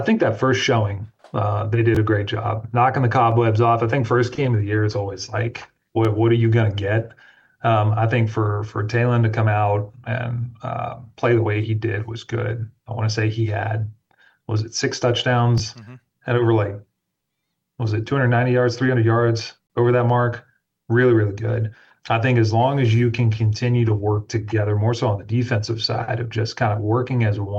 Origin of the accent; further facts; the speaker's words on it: Houston, Texas, United States; I grew up in Houston, suburbs of Houston, and loved where I grew up